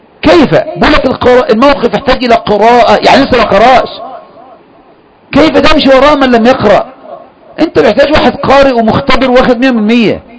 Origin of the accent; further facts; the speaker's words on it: Kafr El Sheikh, Kafr El Sheikh Governorate, Egypt; عندنا في كفر الشيخ هنا من 30-40 سنة